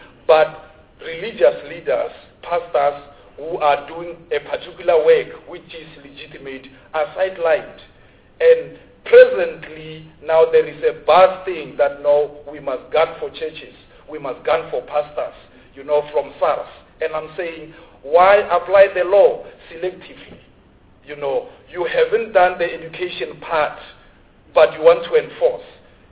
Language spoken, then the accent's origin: English; Tshwane, Gauteng, South Africa; By the way, I'm from Tshwane.